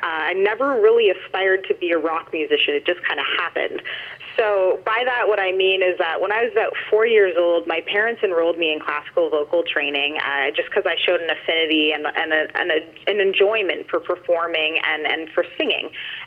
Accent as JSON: {"language": "English", "town": "London", "region": "Ontario", "country": "Canada", "tie": "born or raised there", "said": "I am a born and raised Forest City dweller. I grew up in the mean streets, not really. I grew up in the West End in Byron, which is just near the outskirts where Kamoka and Mount Bridges and Delaware, all those little surrounding towns are."}